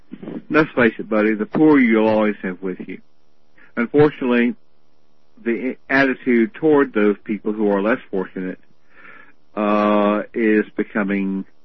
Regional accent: South Carolina, United States; I'm from South Carolina. I've grown up with all that stuff, and I've seen it happen

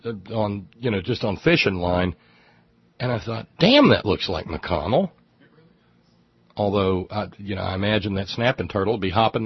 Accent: West Virginia, United States; I'm from West Virginia, so I mean no insult to my neighbors to the south in Kentucky

